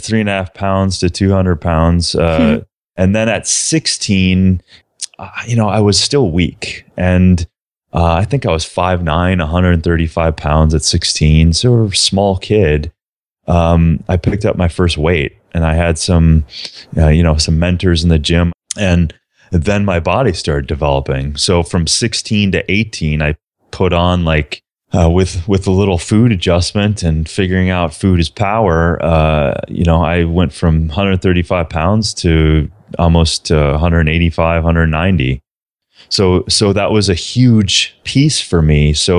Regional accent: Minnesota, United States; I was a small town kid from southern Minnesota, eating whatever, as the meat and potatoes story goes.

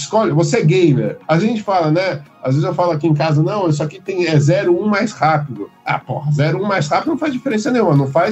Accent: Brazil; eu digo para você que como brasileiro é um motivo até de orgulho, né?

